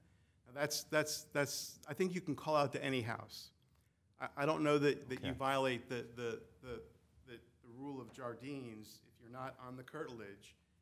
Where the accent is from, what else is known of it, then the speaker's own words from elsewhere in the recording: Hollywood, Florida, United States; from Hollywood, Florida